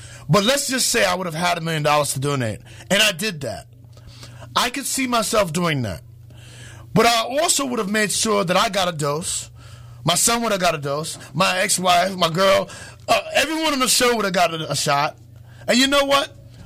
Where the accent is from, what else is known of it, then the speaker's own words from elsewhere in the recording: Harlem, New York, United States; from Harlem. Being from Harlem means that I'm not afraid of you, even if you're the Proud Boys, or even if you have the ability to take me out.